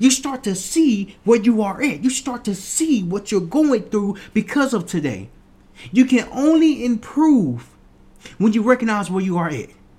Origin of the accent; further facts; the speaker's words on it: Little Rock, Arkansas, United States; when I was staying in my hometown, Little Rock, Arkansas, as I'm staying in my hometown, I went to this event.